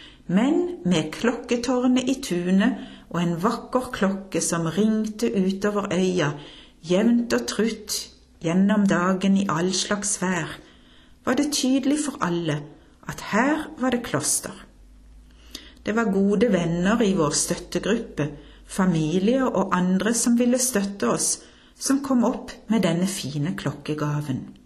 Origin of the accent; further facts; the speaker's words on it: Kristiansand, Agder, Norway; Jeg blir minnet om ringingen i min hjemby Kristiansand da jeg vokste opp.